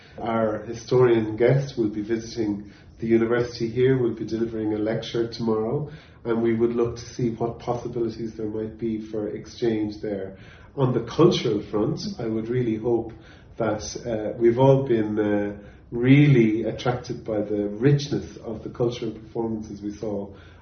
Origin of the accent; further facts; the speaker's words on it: Ireland; but we're very proud as Irish people in our cultural identity.